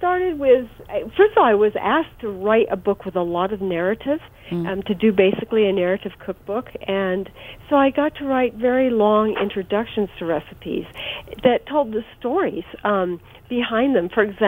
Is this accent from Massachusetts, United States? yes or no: no; California, United States; I am from California, so, of course, we had fresh vegetables there, but we didn't.